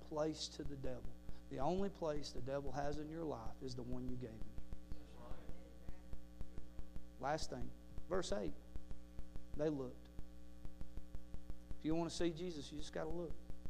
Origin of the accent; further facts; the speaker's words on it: Paulding County, Georgia, United States; I grew up in Paulden County. I've known this area.